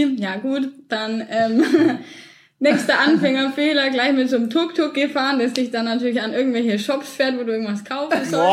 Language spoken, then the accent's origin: German; Augsburg, Bavaria, Germany; was kann ich denen schon über Augsburg, meine Heimatstadt, erzählen? Nicht so viel. Ich war da zwar mein Leben lang